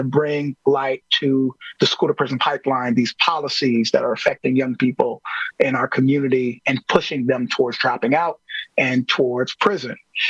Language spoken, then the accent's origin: English; Milwaukee, Wisconsin, United States; I grew up in the Sherman Park neighborhood.